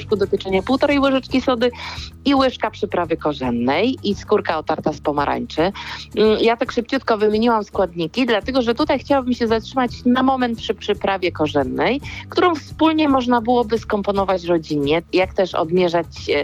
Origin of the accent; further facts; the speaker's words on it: Biecz, Lesser Poland, Poland; tutaj też Małopolska, rodzinne moje strony w Bieczu